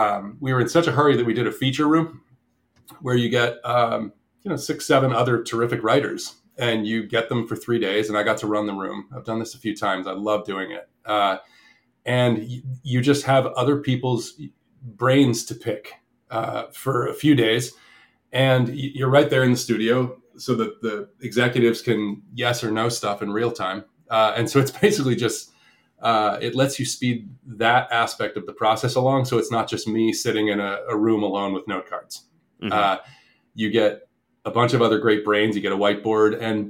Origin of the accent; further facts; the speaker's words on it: New England, United States; Oh, I'm from New England. I have a whole closet full of those things, and I never get to wear them because I'm in SoCal.